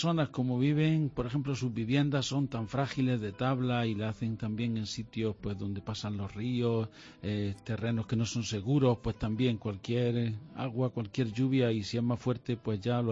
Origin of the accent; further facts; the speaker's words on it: Gueneja, Andalusia, Spain; now in Tegucigalpa, Honduras; Soy de Güeneja, que es un pueblo muy cerca de aquí, de la provincia de Almería, pero de Granada.